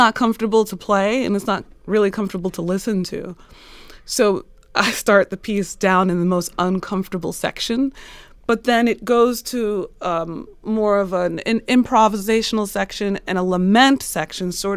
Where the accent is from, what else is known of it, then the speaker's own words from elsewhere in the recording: New York, United States; I'm a New Yorker.